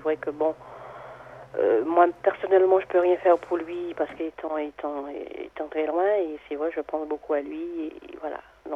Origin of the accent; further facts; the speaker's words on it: Guadeloupe, France; Moi, je suis des Antilles, de la Guadeloupe